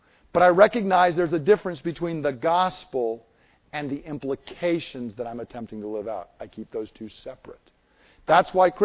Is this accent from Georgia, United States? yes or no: yes; Georgia, United States; I grew up in Georgia. You can't get away from it in Georgia.